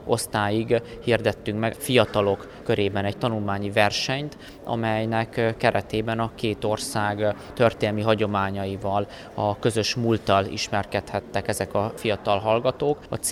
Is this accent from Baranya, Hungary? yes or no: yes; Pécs, Baranya, Hungary; born there; Pécsvárosára, a szülővárosunkra ma is úgy tekintünk egyébként, mint a kultúra városára